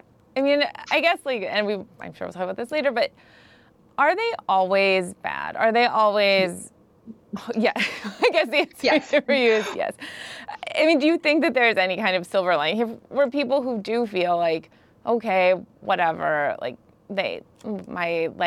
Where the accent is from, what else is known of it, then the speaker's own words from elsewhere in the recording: Midwest, United States; I'm also from the Midwest, and I grew up around Mary Kay and Avon.